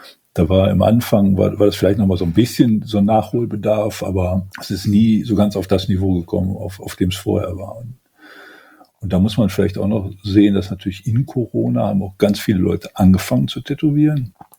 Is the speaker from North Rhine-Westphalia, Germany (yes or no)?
yes; Wuppertal, North Rhine-Westphalia, Germany; Also ich bin in Wuppertal groß geworden.